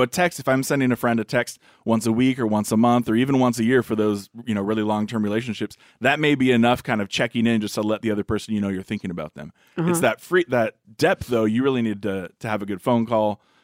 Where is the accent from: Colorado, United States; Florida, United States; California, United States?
California, United States; Well, you know, growing up in California.